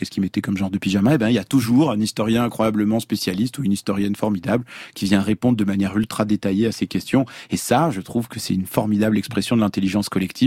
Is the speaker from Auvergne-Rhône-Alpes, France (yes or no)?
yes; Lyon, Auvergne-Rhône-Alpes, France; J'ai grandi à Lyon et pas très loin du parc de la Tête d'Or.